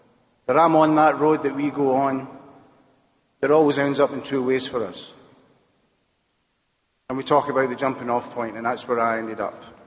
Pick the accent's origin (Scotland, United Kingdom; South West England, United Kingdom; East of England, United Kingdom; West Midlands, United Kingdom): Scotland, United Kingdom; Glasgow; I was brought up in Glasgow, Scotland